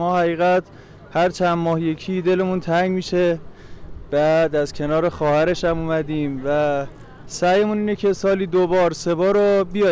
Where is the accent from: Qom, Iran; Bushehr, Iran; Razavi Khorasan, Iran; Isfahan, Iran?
Qom, Iran; از قم اومدیم ما.